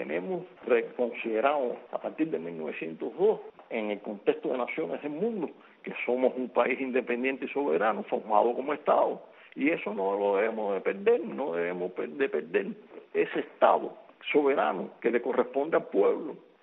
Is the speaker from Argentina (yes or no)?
no; Cuba; tenemos que ser conscientes como cubanos que a pesar de estar como cubanos muy poco tiempo en la tierra